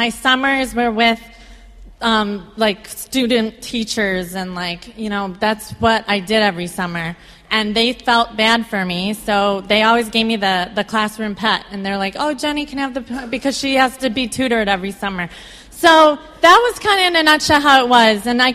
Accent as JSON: {"language": "English", "town": "Williamsville", "region": "New York", "country": "United States", "tie": "born or raised there", "said": "I was raised outside of Buffalo, New York, in the suburbs of Williamsville. I came from a very, you know, suburban family, conservative."}